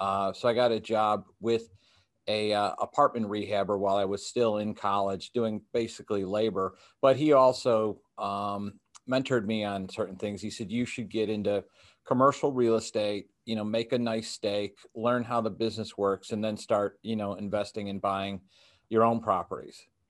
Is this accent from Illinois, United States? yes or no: yes; Chicago, Illinois, United States; I grew up in the Chicago area and, 1960s, 1970s, and graduated from high school in the 1980s.